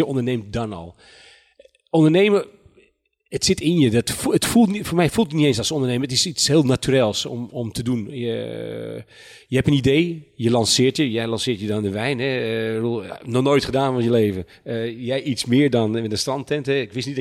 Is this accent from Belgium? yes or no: no; Netherlands; now in France; We zijn nog steeds een beetje buitenlander, ook al woon je hier lang. Hou dat toch een beetje vast. We zijn Nederlander